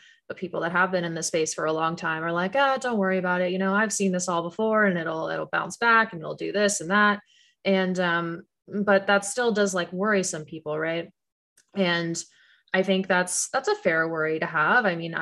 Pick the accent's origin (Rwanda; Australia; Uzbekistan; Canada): Canada; now in United States; I grew up in Canada, and our dollar does not go as far as the US dollar